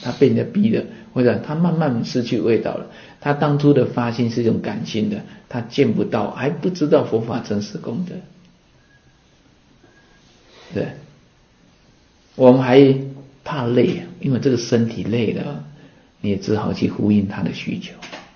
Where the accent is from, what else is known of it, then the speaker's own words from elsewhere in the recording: Taiwan; 我们台湾话不是这个妈妈在照顾孩子的秀命命